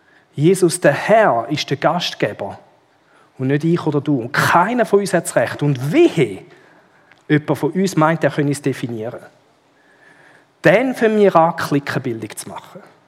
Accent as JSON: {"language": "German", "country": "Switzerland", "said": "Bei uns in der Schweiz haben wir vielleicht nicht so grosse gesellschaftliche Unterschiede."}